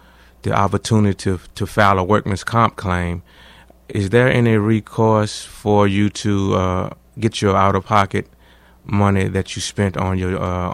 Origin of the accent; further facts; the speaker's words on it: Richmond, Virginia, United States; I'm from Richmond, Virginia.